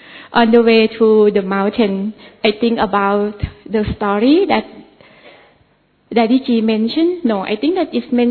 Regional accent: Thailand; English is a second language; I'm from Thailand.

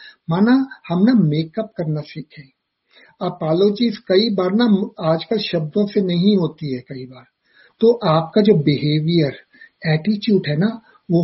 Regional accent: India; now in United States; मैं अमेरिका में भी आकर ना, मैं भूला नहीं हूं मैं कहां से हूं। तो जैसे मैं भारत में रहता था ना

